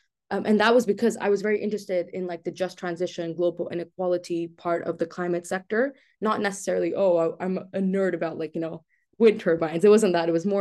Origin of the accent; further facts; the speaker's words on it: Abu Dhabi, United Arab Emirates; also born or lived in Pakistan / Oman; So I grew up, I was born in Pakistan. I lived there for 5 years. Then I moved to Abu Dhabi, which is a city in the UAE. Then I moved to Oman, which is another country in the Middle East. So I essentially grew up in the Middle East.